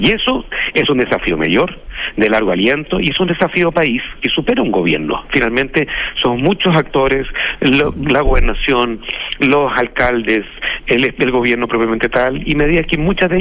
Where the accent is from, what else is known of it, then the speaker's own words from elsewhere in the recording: Valparaíso, Chile; yo soy porteño, he vivido parte importante de mi vida en Valparaíso